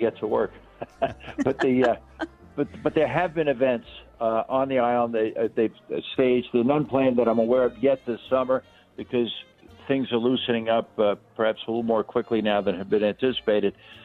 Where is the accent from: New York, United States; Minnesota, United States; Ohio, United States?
New York, United States; Bronx; also born or lived in Inwood; Well, you know, I was born in Inwood, then we lived in the Bronx, and then we, you know, the great diaspora to the nearby suburbs